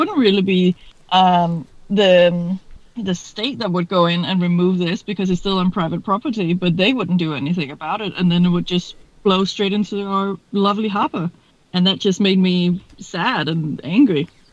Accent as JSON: {"language": "English", "region": "Capital Region of Denmark", "country": "Denmark", "tie": "born or raised there", "said": "I grew up outside of Copenhagen, so kind of in a small town, but I have lived and gone to high school and university in Copenhagen, so I've lived both outside and inside a big city"}